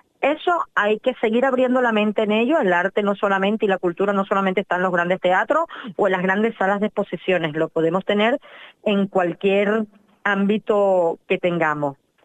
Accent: Tenerife, Canary Islands, Spain; yo que soy de Tenerife, ¿no? En Tenerife, por favor, contacten conmigo.

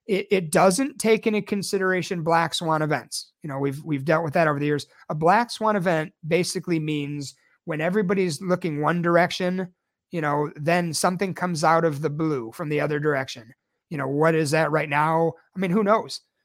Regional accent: Chicago, Illinois, United States; You know, look at my hometown of Chicago.

